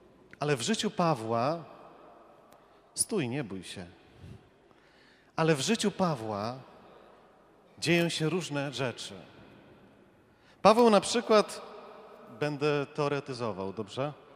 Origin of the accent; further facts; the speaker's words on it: Warsaw, Masovian Voivodeship, Poland; Ja jako chłopak wychowałem się na Targówku. To nie tak daleko stąd.